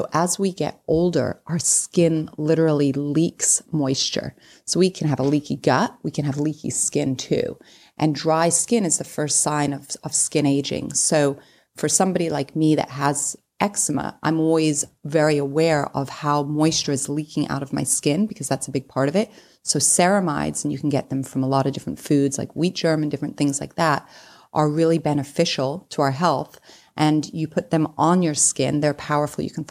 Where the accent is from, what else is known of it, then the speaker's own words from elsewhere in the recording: England, United Kingdom; moved away as an adult; now in United States; Growing up in England, like you said, you know, it rains every day and I love that weather. But as an adult, I've lived in Florida my entire adult life